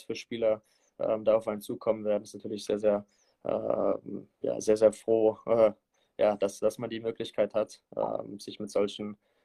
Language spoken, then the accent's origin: German; Mannheim, Baden-Württemberg, Germany; Ich meine, ich bin gebürtiger Mannheimer und ja, mehr brauche ich dazu auch nicht sagen.